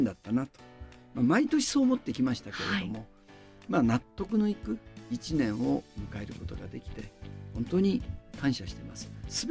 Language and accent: Japanese; Hakodate, Hokkaido, Japan; born there; 北海道の函館で生まれて、私は父親が養子、母親が養女、この2人から生まれて